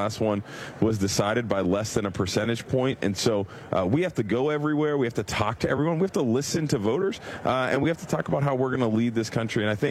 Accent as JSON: {"language": "English", "region": "Pennsylvania", "country": "United States", "said": "I love representing my home state and being a governing partner with Josh Shapiro."}